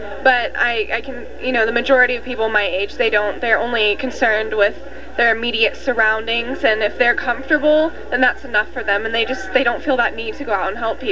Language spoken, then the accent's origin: English; Lakeland, Florida, United States; I'm from Lakeland, Florida. I'm a high school senior right now.